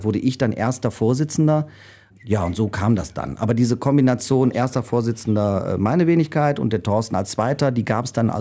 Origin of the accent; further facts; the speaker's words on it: Richrath, North Rhine-Westphalia, Germany; also born or lived in Solingen; Genau, also ich bin in Richrath aufgewachsen, obwohl ich gebürtiger Solinger bin und ja jetzt hier auch schon wieder lange lebe.